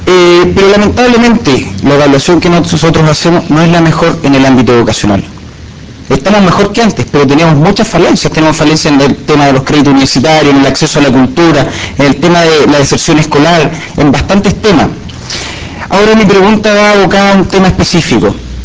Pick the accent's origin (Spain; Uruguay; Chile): Chile; Contarle un poco que la generación allí en Chile, la generación que yo pertenezco y una gran generación de Latinoamérica, somos los llamados hijos de la democracia. Que eran jóvenes que nos vemos, yo tengo 17 años.